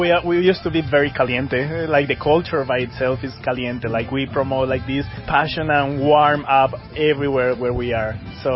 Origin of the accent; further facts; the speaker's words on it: Bogotá, Colombia; I'm from Colombia. I'm from Bogota, Colombia.